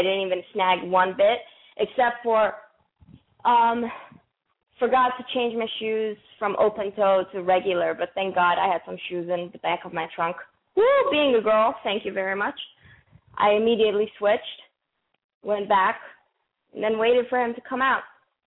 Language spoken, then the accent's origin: English; Iran; No, I'm from Iran.